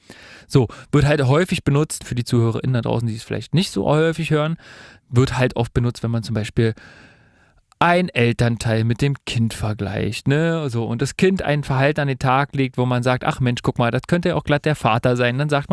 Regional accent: Germany; Und Deutschland mein Heimatland.

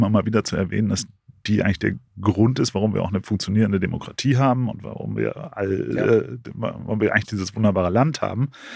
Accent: North Rhine-Westphalia, Germany; als Westfale

